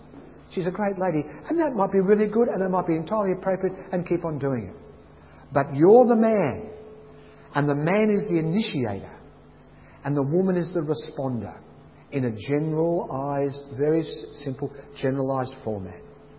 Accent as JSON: {"language": "English", "town": "Mascot", "region": "New South Wales", "country": "Australia", "tie": "born or raised there", "said": "I grew up in South Sydney, Mascot."}